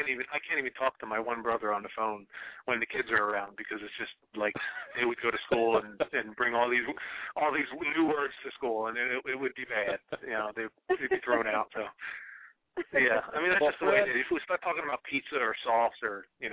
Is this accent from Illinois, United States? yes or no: no; Trenton, New Jersey, United States; now in Orlando, United States; I'm actually from Trenton, New Jersey. I live in Orlando now, in Orlando, Florida.